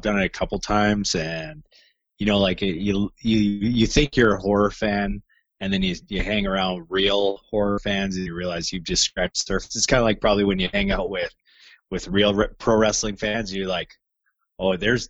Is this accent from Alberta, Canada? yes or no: no; Saskatoon, Saskatchewan, Canada; born there; I was born in Saskatoon, Saskatchewan